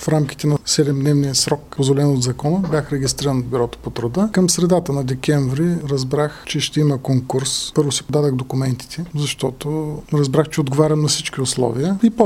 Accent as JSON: {"language": "Bulgarian", "town": "Haskovo", "region": "Haskovo Province", "country": "Bulgaria", "tie": "born or raised there", "said": "Да, защото това е родния ми град."}